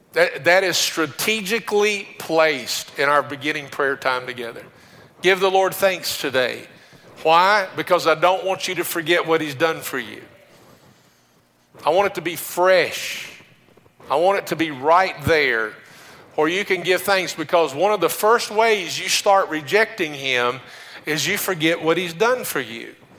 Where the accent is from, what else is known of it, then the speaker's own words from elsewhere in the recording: Decatur, Illinois, United States; born there; also born or lived in Maryville, Tennessee; I remember I was born in Illinois, Decatur, Illinois, and we lived in East Tennessee in Maryville, which is south of Knoxville.